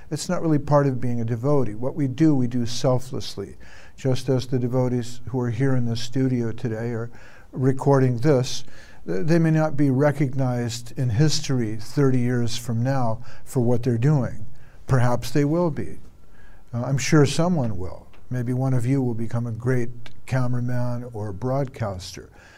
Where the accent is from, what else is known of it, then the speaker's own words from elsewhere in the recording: Santa Monica, California, United States; born there; So I was born in 1953 in Santa Monica, California.